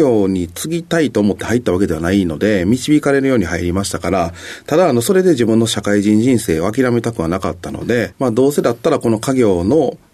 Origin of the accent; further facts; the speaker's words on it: Izumisano, Osaka, Japan; 大阪府の泉佐野市になります。